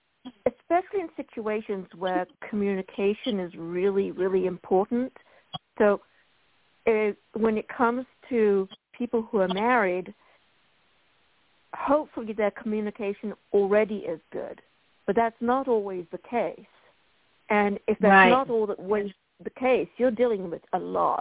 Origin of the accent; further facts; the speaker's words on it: United Kingdom; Being British, I get to say that without being really rude or whatever.